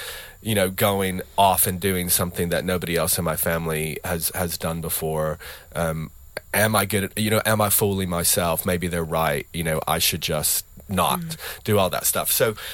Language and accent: English; Tennessee, United States; moved away as an adult; also born or lived in New York; now in London, United Kingdom; I'm from Tennessee. I obviously live a long way from home and have since I was 18, you know, went to New York and then moved to London.